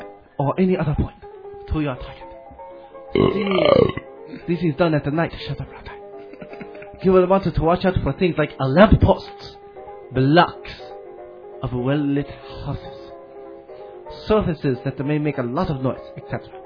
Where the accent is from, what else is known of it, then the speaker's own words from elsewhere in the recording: Quebec, Canada; I come from Quebec.